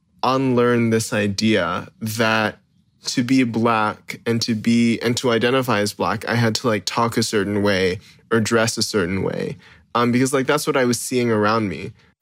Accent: Hawaii, United States; This one kind of hits home for me because I grew up here in Hawaii.

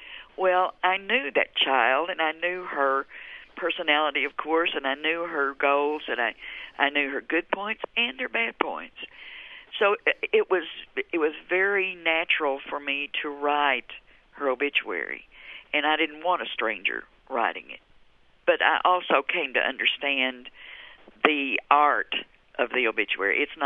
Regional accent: Dallas, Texas, United States; No, I'm from Texas. You probably figured that out.

